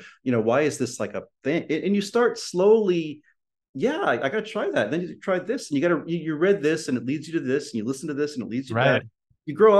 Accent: Florida, United States; I grew up in Florida, and it was in the 70s and everyone ate the same kind of food, you know, beef stroganoff and, you know, just basic American.

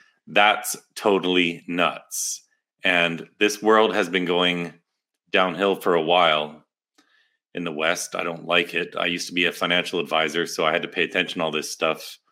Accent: Canada; Well, I'm Canadian.

